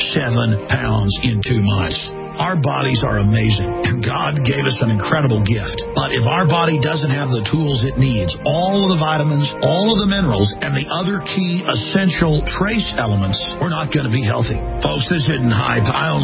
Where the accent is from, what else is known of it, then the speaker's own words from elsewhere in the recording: United States; I'm an American, but I'm a human being first. And my country's under attack, and I'm sick of it.